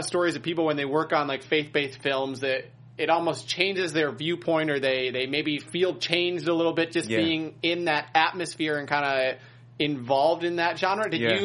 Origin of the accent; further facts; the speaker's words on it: Wisconsin, United States; Yeah, I'm from Middle America, and summertime especially, I say. I mean, I'm not a fan of the cold weather growing up in Wisconsin.